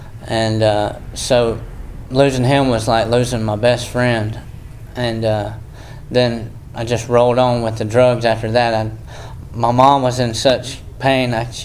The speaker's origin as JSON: {"language": "English", "region": "North Carolina", "country": "United States", "said": "I'm from Chatham County, small town. I grew up in church just like this my whole life."}